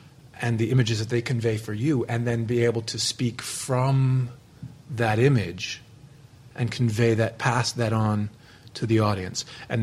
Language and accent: English; United States; I, being an American, we have your work visas for the Stratford Festival